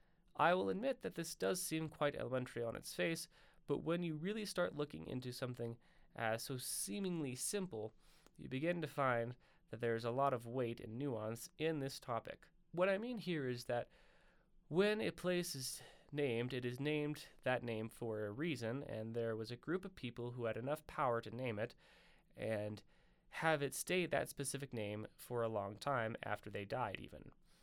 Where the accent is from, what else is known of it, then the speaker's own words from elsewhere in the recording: Fort Collins, Colorado, United States; now in Laramie, United States; I hail from Fort Collins, Colorado, like I said earlier, which resides in Larimer County